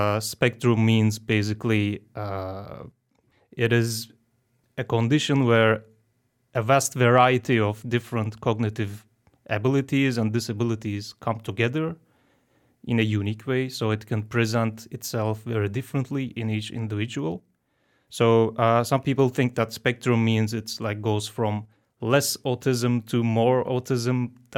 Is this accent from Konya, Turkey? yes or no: no; Istanbul, Turkey; born there; English is a second language; I was born in Turkey, Istanbul. And I studied there.